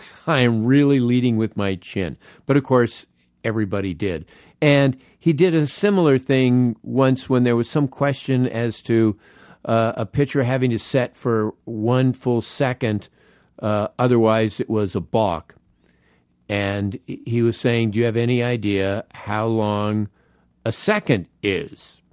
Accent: the North, United States; So I had to like make sure I'm from the North, and Red Barber is from the South.

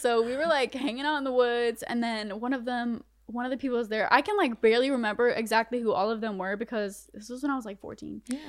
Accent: Spring Lake, North Carolina, United States; also born or lived in Connecticut; in Connecticut, but then, like, my teenage years was in like Spring Lake, close to Fayetteville. But growing up in North Carolina was crazy

